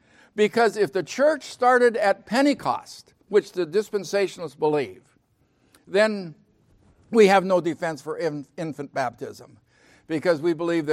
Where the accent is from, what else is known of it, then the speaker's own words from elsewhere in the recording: Tacoma, Washington, United States; Dr. Brumbaugh had charts, and I grew up in Dr. Brumbaugh's church in Tacoma, very prestigious man in church